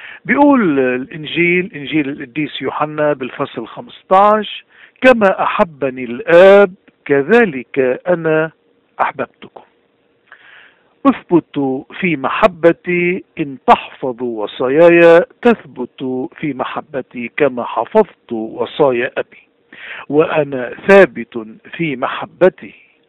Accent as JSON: {"language": "Arabic", "country": "Lebanon", "said": "كلبنانيين عايشين ببلاد الاغتراب، المطلوب منا مثل ما المطلوب من اللبناني وين ما كان موجود"}